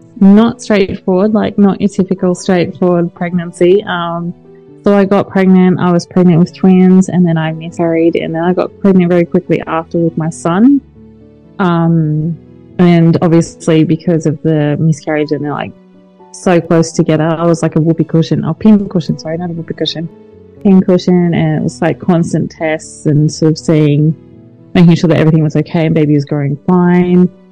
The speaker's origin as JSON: {"language": "English", "town": "Roma", "region": "Queensland", "country": "Australia", "tie": "born or raised there", "also_born_or_lived": "Maryborough, Australia", "said": "I was born in Maryborough, Queensland, and then moved out west to Roma for probably 10 and a half years of my young adolescent life, so early adult life."}